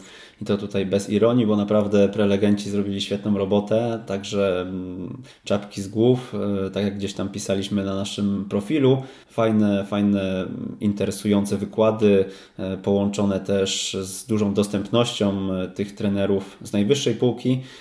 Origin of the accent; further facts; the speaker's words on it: Wrocław, Lower Silesian Voivodeship, Poland; my jesteśmy z Wrocławia